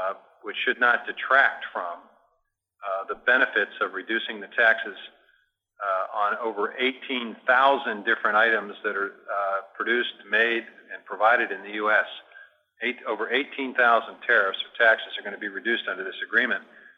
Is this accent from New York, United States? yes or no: no; Iowa, United States; My home state of Iowa